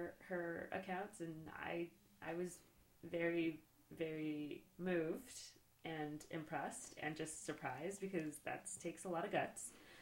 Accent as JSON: {"language": "English", "town": "El Paso", "region": "Texas", "country": "United States", "tie": "born or raised there", "said": "I grew up in Texas, in El Paso, Texas, and my father's a Mexican father."}